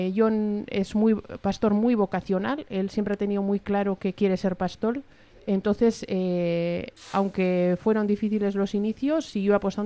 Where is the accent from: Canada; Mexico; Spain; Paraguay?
Spain; Araya, Basque Country; Yo vengo de otra parte de Euskadi, de Álava, de La Llanada, de un pueblecito de Araya